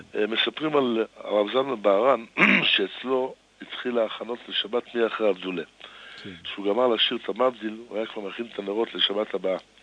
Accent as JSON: {"language": "Hebrew", "town": "Jerusalem", "region": "Jerusalem District", "country": "Israel", "said": "אנחנו בתור ירושלמים"}